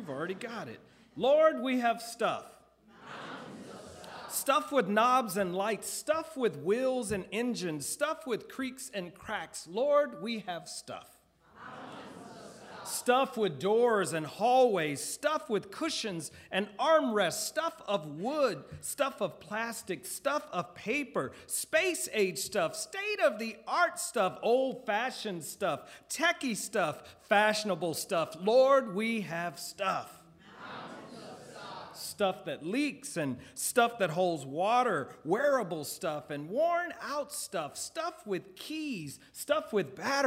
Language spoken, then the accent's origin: English; Alabama, United States; But what you need to know is that I grew up in Alabama.